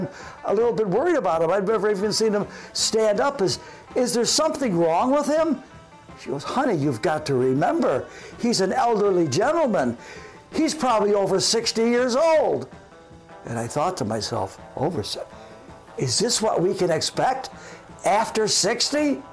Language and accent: English; Buffalo, New York, United States; born or raised there